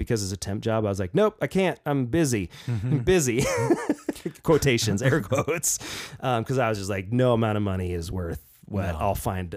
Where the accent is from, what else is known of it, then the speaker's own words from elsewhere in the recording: Oregon, United States; Now, I grew up in Southern Oregon, which was a logging community for years until logging kind of died in Oregon in like the 90s.